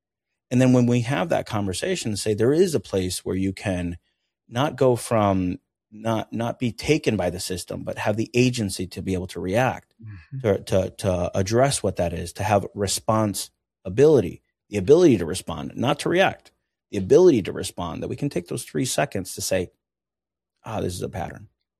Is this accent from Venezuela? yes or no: yes; Venezuela; moved away; I grew up, I'm originally from Venezuela.